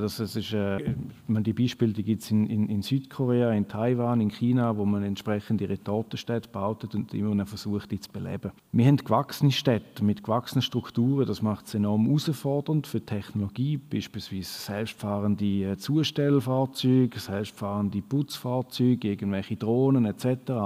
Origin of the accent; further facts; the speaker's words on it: Switzerland; aber definitiv nicht anschlussfähig bei uns in der Schweiz.